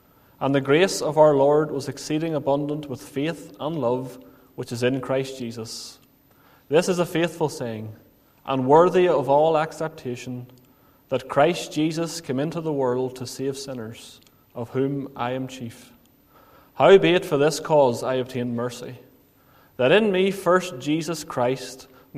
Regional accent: Craigavon, Northern Ireland, United Kingdom; also born or lived in Lurgan; I was born in County Armagh. I spent the majority of my life living in the areas of Craigavon and Lurgan. And you may be aware, you may not be, but I wasn't brought up in a Christian home, but I was raised as a Roman Catholic.

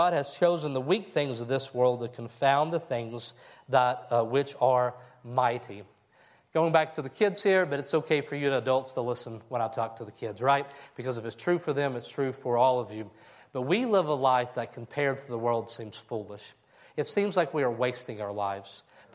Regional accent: Kentucky, United States; it started in my hometown of Kentucky

